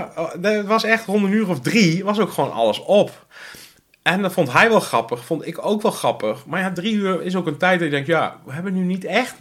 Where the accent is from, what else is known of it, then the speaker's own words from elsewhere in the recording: Netherlands; We zijn wel Nederlanders, die bon van 5 euro moet dan ook op.